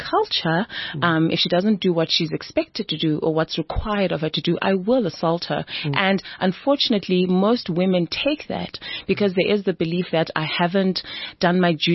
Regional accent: Zimbabwe; now in South Africa; I grew up in Zimbabwe

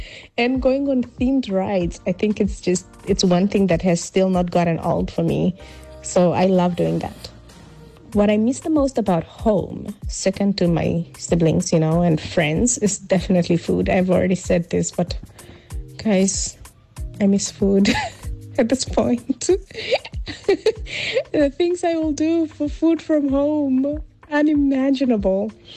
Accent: Namibia; now in United States; So the biggest difference between growing up in Namibia and living in Florida is probably how divisive the politics are.

